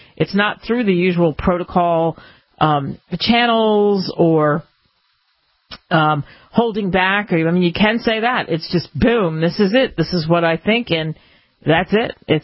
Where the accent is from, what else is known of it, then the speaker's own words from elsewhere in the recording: Northeast, United States; now in Arizona, United States; because I grew up like you in the Northeast, and sometimes we go back there